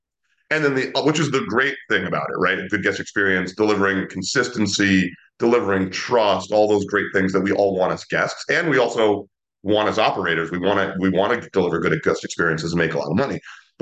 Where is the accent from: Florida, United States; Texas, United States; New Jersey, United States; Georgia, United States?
New Jersey, United States; also born or lived in New York, United States; And I'm here in New Jersey. I grew up in New Jersey and New York.